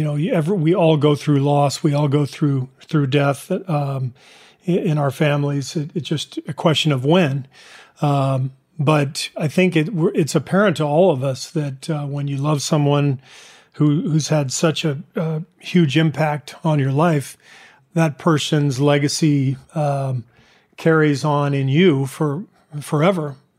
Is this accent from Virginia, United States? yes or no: no; Los Angeles, California, United States; also born or lived in Beirut, Lebanon; I grew up in Los Angeles. My dad was a professor at UCLA